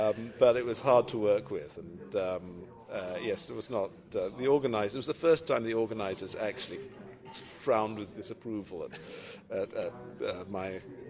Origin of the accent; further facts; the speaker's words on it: United Kingdom; The thing is that I'm British